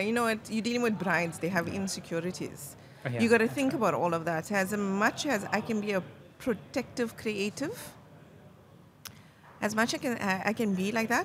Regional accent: India; Because coming from a background, I'm Indian by nationality.

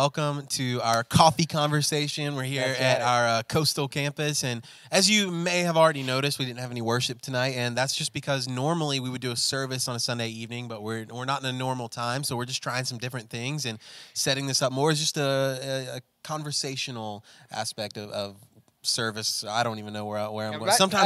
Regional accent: Conway, South Carolina, United States; I was born right here in Conway, South Carolina, about 60 seconds that way.

